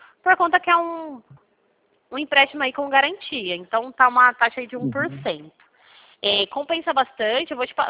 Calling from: Pirassununga, São Paulo, Brazil; eu sou do Santander, só que eu falo de Pirassununga

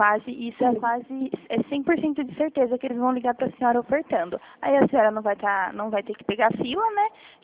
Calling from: Americana, São Paulo, Brazil; Eu falo de Americana, interior de São Paulo.

